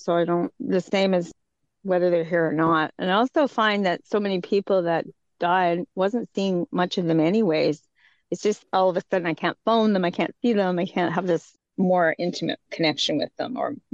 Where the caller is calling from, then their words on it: Roberts Creek, British Columbia, Canada; I come to you from the Sunshine Coast, Roberts Creek in beautiful British Columbia.